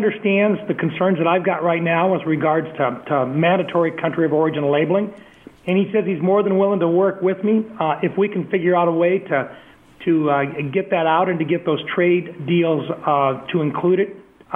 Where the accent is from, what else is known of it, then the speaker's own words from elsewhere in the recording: Midwest, United States; we're both from the Midwest. We understand what it is for row cropping, and at the same time, we understand, you know, livestock production, production ag in general.